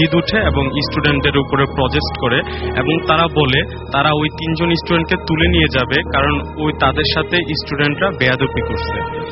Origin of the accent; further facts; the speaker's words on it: Comilla, Chittagong Division, Bangladesh; now in Dhaka, Bangladesh; আমার গ্রামের বাড়ি কুমিল্লায়